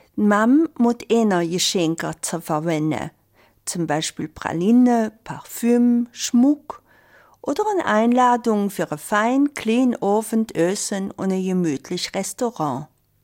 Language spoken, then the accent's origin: German; Belgium; Und da sind wir Belgier ja ganz stark drin.